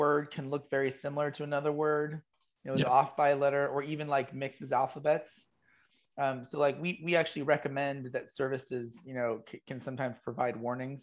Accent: Oregon, United States; now in South Carolina, United States; Well, I'm from Oregon, even though I live in South Carolina right now. I'm from Oregon.

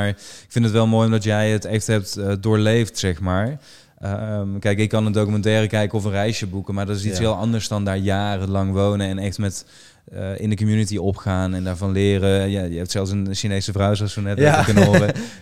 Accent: Netherlands; ik ben in Nederland opgegroeid en ik heb hier altijd gewoond.

